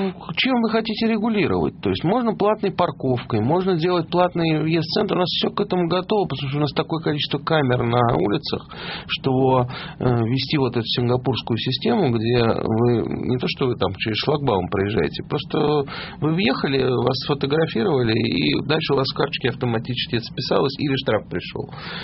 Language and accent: Russian; Moscow, Russia; Я должен сказать, что я москвич, и я вырос тут